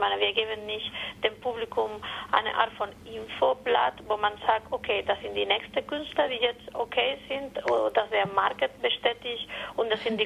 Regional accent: Barcelona, Catalonia, Spain; German is a second language; weil ich komme selber aus Barcelona und ich kenne mich sehr gut.

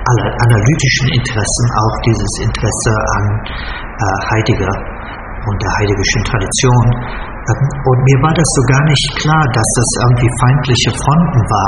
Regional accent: Bonn, North Rhine-Westphalia, Germany; Also ich bin in Bonn geboren und auch dort aufgewachsen und habe dann erstmal angefangen an der Universität Bonn, ganz kurz, und bin aber dann nach München abgewandert

